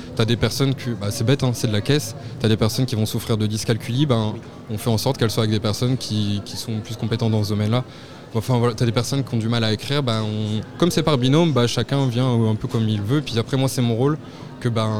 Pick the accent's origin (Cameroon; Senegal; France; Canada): France; Normandy; Alors moi je viens de Normandie